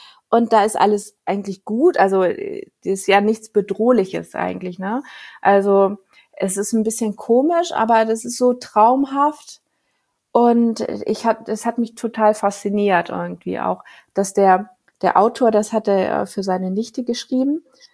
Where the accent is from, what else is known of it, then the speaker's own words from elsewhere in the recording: Giessen, Hesse, Germany; born there; also born or lived in Lower Saxony / Schleswig-Holstein; Also das ist Heimat für mich, weil wir sind immer oft umgezogen. Ich bin in Gießen geboren, in Hessen, und dann sind wir über Niedersachsen nach Schleswig-Holstein.